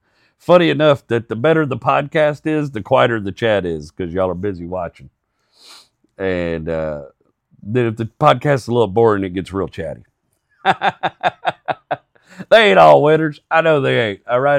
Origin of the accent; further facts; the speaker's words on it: Texas, United States; And so I was raised in Texas, you know, we got a lot of rednecks, and I was raised by hillbillies, people that come from the hills and that have those speech patterns.